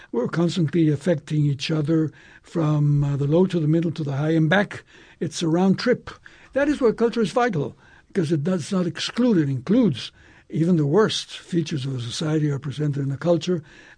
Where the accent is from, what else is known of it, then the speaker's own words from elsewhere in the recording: Veracruz, Mexico; I go to Veracruz, which is my home state